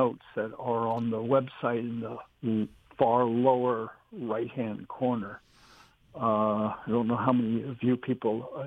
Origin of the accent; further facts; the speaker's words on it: New York City, New York, United States; I grew up in Manhattan, and so there was no place for a car in New York, and it was all buses and subways and things like that.